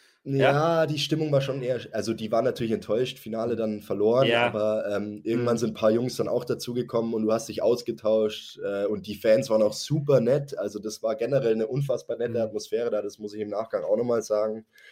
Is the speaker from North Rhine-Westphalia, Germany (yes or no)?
no; Landshut, Bavaria, Germany; weil ich mich halt in Landshut pudelwohl gefühlt habe. Es ist meine Heimat.